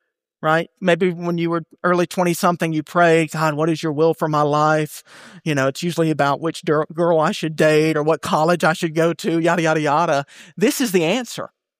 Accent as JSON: {"language": "English", "region": "Bible Belt", "country": "United States", "said": "I'm from the Bible Belt. You can probably tell it in my accent."}